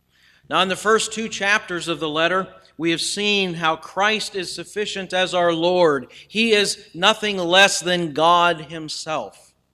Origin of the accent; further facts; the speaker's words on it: Akron, Ohio, United States; when I was growing up in Akron, Ohio, which was known as the rubber tire capital of the world.